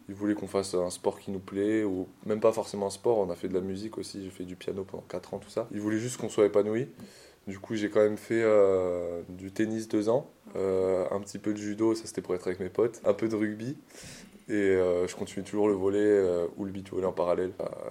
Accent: Martigues, Provence-Alpes-Côte d'Azur, France; je suis de Martigues, du coup, et de la Couronne plus précisément, où il y a une grande plage où tous les Marseillais viennent l'été

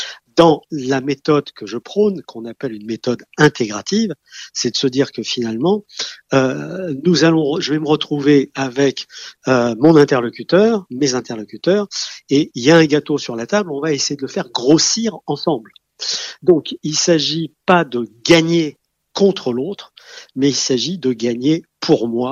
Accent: France; Parce que vous comprenez, nous sommes Français. Nous aimons être détendus à table

